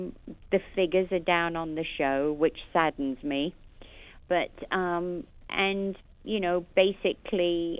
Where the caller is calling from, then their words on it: Beverly Hills, California, United States; I am. I'm calling you from my home. It's 12:30 at night here